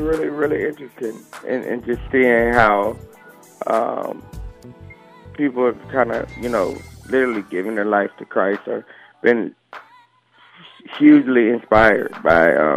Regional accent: Columbus, Georgia, United States; also born or lived in Warner Robins / North Carolina / South Carolina; I grew up primarily in Georgia, in Columbus, Georgia.

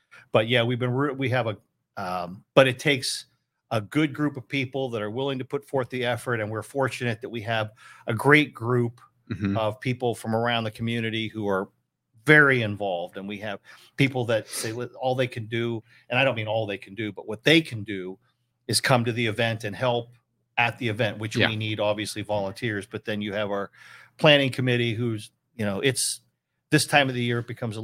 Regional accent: Ohio, United States; I grew up in Northeast Ohio, too. I'm as much of a football nut as anybody.

